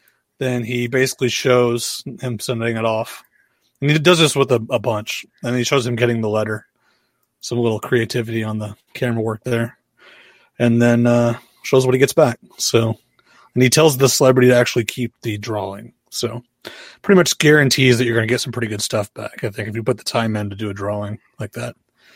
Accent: Golconda, Illinois, United States; that little yodeling kid from Walmart, actually is from my hometown

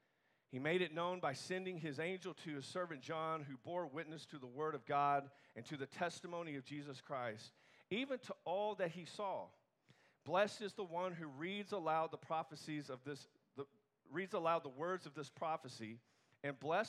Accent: Virginia Beach, Virginia, United States; I go, we're just from Virginia Beach. I thought I'd take a stab.

